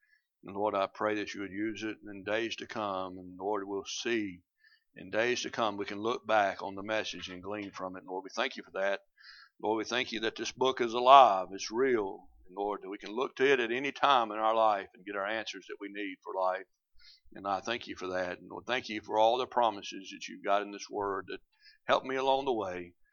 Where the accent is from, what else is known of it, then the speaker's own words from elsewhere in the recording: South Carolina, United States; moved away as an adult; now in Maine, United States; But I told you how I ended up in Maine. But I'm from South Carolina for 48 years of my life. 48 years of my life. I grew up in South Carolina. I never thought I'd leave.